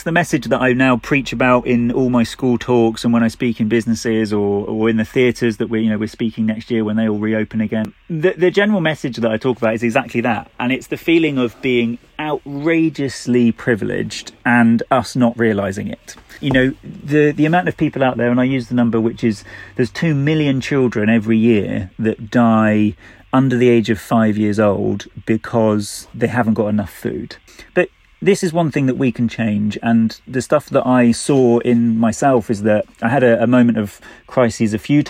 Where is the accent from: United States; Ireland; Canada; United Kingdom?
United Kingdom; we're British, we're always going to moan about the weather.